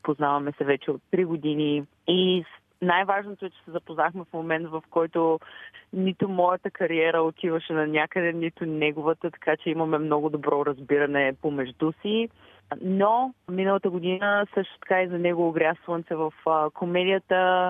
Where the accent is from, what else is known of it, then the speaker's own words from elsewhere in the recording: Varna, Varna Province, Bulgaria; born there; Аз съм родена във Варна